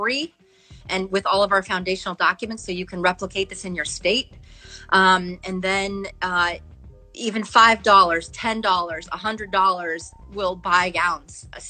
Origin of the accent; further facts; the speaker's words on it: Vernonia, Oregon, United States; I'm from Oregon, a really tiny logging community called Vernonia, Oregon.